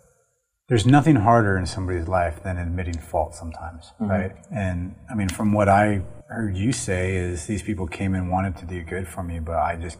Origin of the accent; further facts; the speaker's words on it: Iowa, United States; I didn't grow up in the Des Moines area. I grew up in Iowa, but in a town on a river that's a little poorer, you know